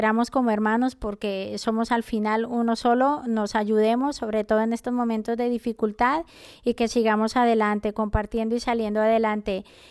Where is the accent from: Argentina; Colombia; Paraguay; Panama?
Colombia; moved away; Como colombiana radicada aquí en el exterior